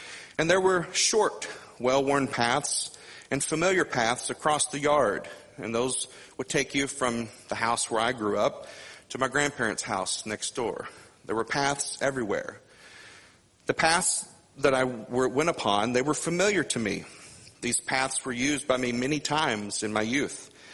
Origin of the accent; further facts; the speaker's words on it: Missouri, United States; I remember growing up in Southeast Missouri, like Brother Reaver mentioned, and there were paths everywhere.